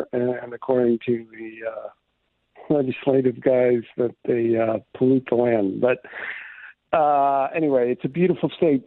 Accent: New York, United States; I'm originally from New York, if you remember.

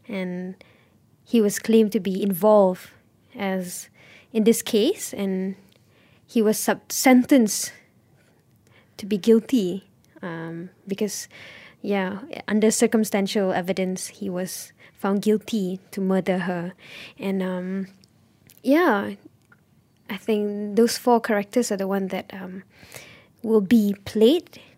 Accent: Pahang, Malaysia; also born or lived in Sarawak; I was born in Sarawak and I grew up in Pahang. So the normal Bahasa Malaysia is okay.

